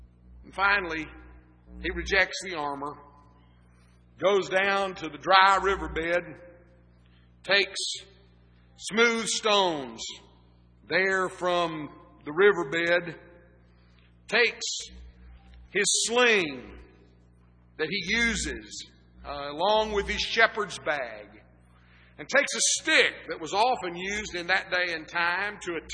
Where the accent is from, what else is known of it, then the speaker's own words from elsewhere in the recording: Texas, United States; Maybe it's because I'm a Texan, I think that way.